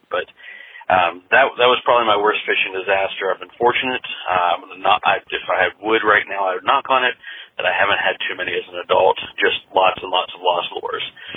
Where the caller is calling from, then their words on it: Virginia, United States; I'm calling from the Shenandoah Valley in Virginia.